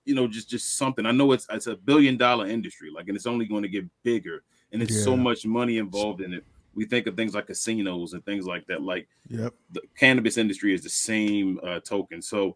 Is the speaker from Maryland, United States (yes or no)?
yes; Baltimore, Maryland, United States; Like, I'm born and raised in Baltimore City. So, bro, I'd love for it to be a better place.